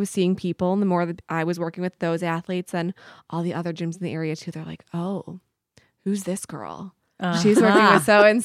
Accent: Bloomingdale, Illinois, United States; moved away as an adult; I grew up in Bloomingdale, Illinois. I moved up here about 5 years ago.

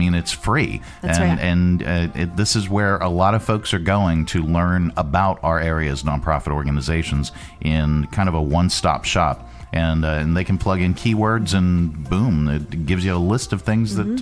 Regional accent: Northeast, United States; now in Lynchburg, United States; I mean, I came from the Northeast.

